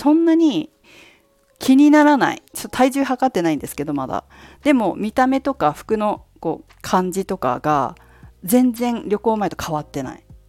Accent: Fukushima, Japan; うちの実家のあるね、実家のある福島県福島市大座荘なんて、バスが1日に1本か2本しか走ってないところですよ。

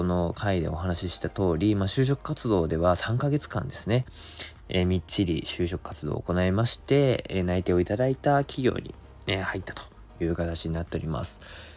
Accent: Fukushima, Japan; 自分の地元を福島っていうところに広めていきたいというふうに思って入社をしました

